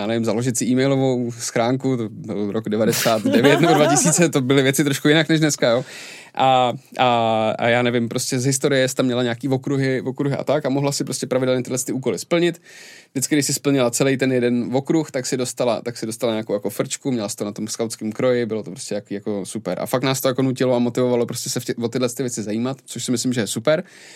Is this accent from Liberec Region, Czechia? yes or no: yes; Liberec, Liberec Region, Czechia; protože jsem z Liberce, tak to bylo 8 cest na Ještěd.